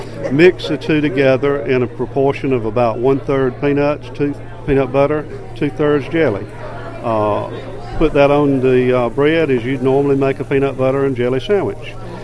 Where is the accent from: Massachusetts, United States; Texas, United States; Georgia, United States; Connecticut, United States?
Georgia, United States; Bainbridge; Bainbridge, Georgia.